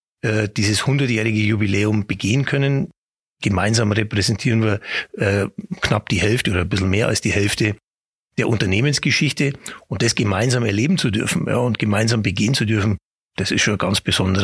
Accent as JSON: {"language": "German", "region": "Bavaria", "country": "Germany", "also_born_or_lived": "Nuremberg", "said": "Also jetzt, wenn man es ganz genau nimmt, dann bin ich zwar Oberpfälzer, aber ich bin in Nürnberg geboren."}